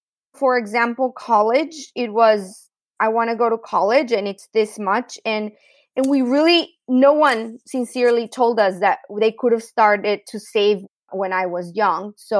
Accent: Mexico; I grew up in Mexico with a lot of parties, weekend parties, quinceañeras, baptisms, and they were all big parties

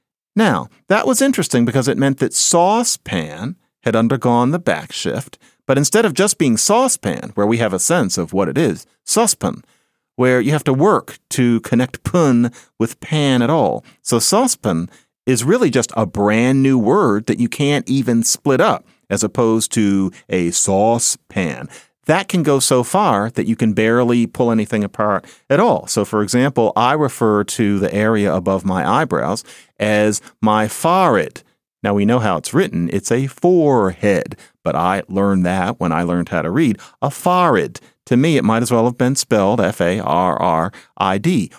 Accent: Philadelphia, Pennsylvania, United States; Broad Street, I say, as a Philadelphian, you don't say Broad Street.

